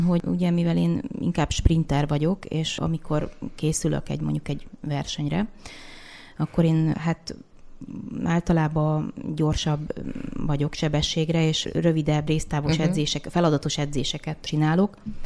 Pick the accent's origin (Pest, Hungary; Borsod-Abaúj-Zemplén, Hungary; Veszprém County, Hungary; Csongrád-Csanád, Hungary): Pest, Hungary; Érd; now in Esztergom, Hungary; Ja, mert én érdi vagyok egyébként